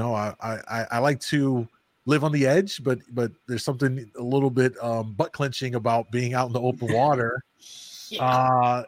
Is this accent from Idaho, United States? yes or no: no; Chicago, Illinois, United States; I'm from Chicago, and that hence the shy comes from Chicago.